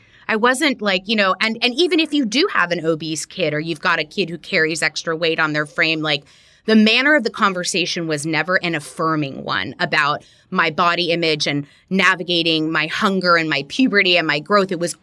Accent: Miami, Florida, United States; I grew up in Miami, Florida in the 80s.

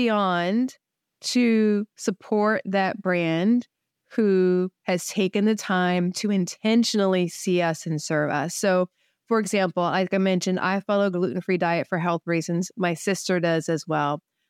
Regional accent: Florida, United States; a couple of years ago, we relocated to where I grew up in Florida.

